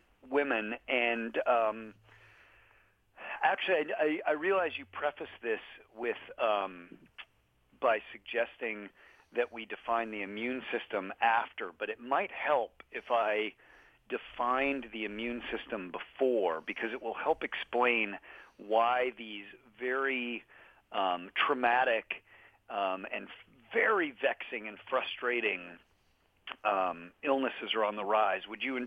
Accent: Colorado, United States; we grew up in Colorado

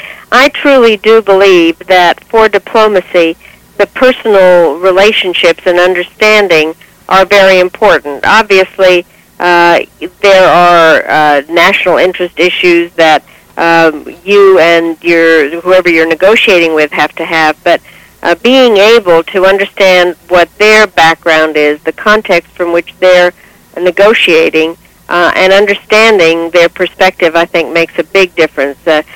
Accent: United States; being an American, I decided that I had to have a network

